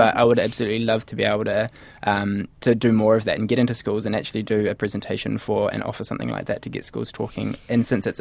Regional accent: Whangarei, Northland, New Zealand; I grew up in Whangarei

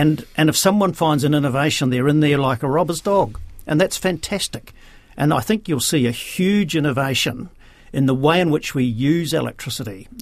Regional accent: New Zealand; step back as a New Zealander, and I'm not sure I'd want to see this country completely covered in wind turbines

